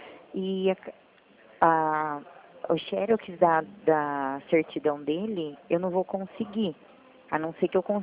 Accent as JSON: {"language": "Portuguese", "town": "Limeira", "region": "São Paulo", "country": "Brazil", "said": "eu sou de Limeira"}